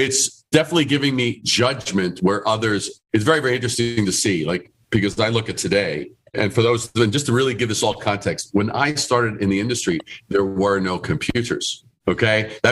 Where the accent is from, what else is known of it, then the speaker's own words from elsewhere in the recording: New York City, New York, United States; I grew up in Brooklyn, Queens, in New York City